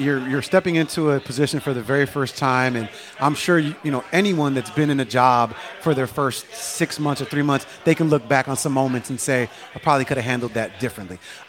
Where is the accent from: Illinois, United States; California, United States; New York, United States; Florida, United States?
Illinois, United States; Chicago; I like that he's as a Chicagoan, I think most Chicagoans look at Tyson Bajan